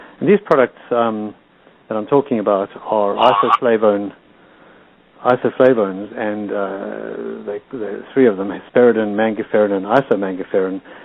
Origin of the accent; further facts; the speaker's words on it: Pietermaritzburg, KwaZulu-Natal, South Africa; Yes, David and I grew up together, we grew up in South Africa, went to school together in Pietermaritzburg